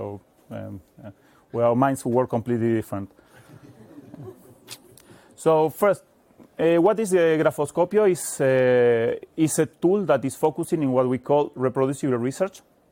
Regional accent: Argentina; English is a second language; I'm from Argentina, so that's kind of a Latin American fraternity. I'm working in India

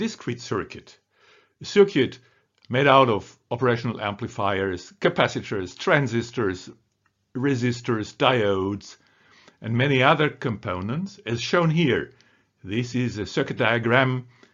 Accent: Duisburg, North Rhine-Westphalia, Germany; English is a second language; I am from Duisburg in Germany

